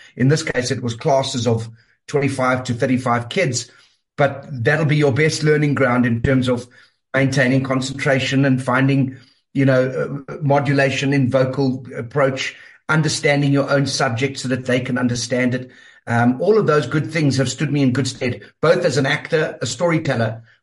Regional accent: Vanderbijlpark, Gauteng, South Africa; I grew up in Vanderbijl Park.

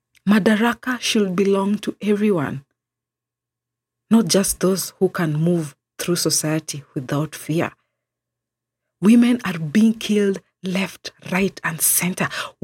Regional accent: Kenya; As an African, as a Kenyan

